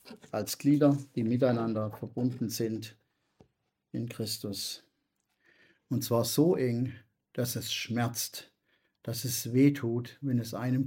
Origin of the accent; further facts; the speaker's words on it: Baden-Württemberg, Germany; Oder ich komme ja aus dem Schwäbischen und da ist es immer so, wenn du eine Einladung bekommst, dann musst du die andere Partie auch einladen.